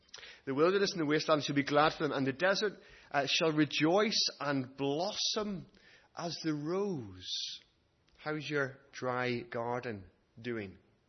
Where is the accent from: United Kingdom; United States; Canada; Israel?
United Kingdom; because we're British and like to complain